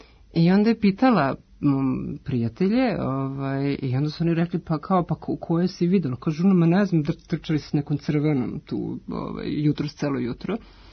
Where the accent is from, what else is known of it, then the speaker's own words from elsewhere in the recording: Umka, Belgrade, Serbia; also born or lived in Lünen, Germany; ja sam rođena u Linenu, to je nekih 10 km od Dortmunda, i onda smo došli da živimo na Umku, ili u Umku, u stvari u Umku, ili kako mi to zovemo, na Umku.